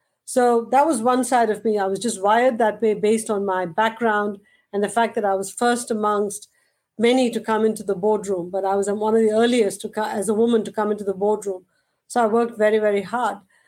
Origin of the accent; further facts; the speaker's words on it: India; now in United States; Because when I was growing up in India